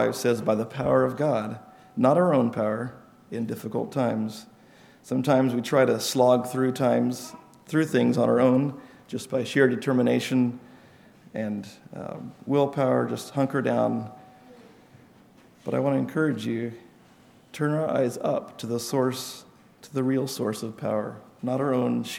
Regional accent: Kansas, United States; and I know I'm from Kansas, so I'm used to more

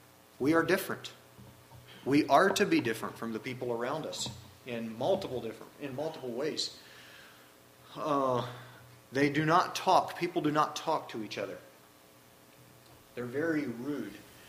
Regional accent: United States; But I'm still American enough that I couldn't just be too self-assertive and use my elbows.

